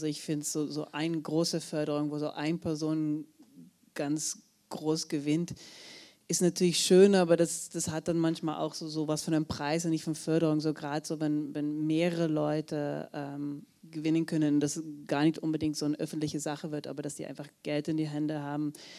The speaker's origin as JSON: {"language": "German", "country": "Netherlands", "said": "Also ich komme aus den Niederlanden, das war ein unerwartetes."}